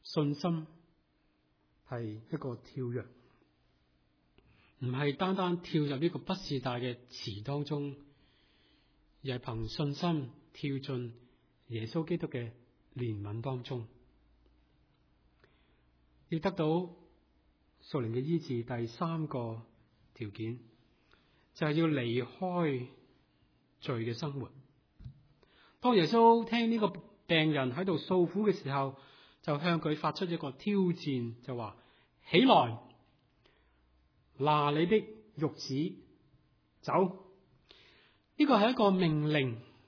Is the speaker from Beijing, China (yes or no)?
no; Guangdong, China; 或者好像我们广东人讲话，要把心一横的跳下去